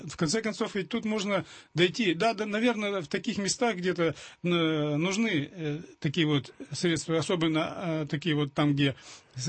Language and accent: Russian; Volga region, Russia; Тут я с Поволжья